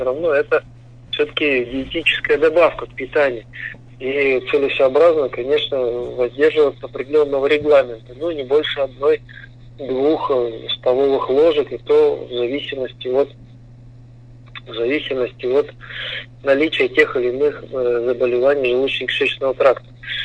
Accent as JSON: {"language": "Russian", "region": "Southern Urals", "country": "Russia", "tie": "born or raised there", "said": "Я вспоминаю, как в детстве мы на Южном Урале ходили за белыми грибами"}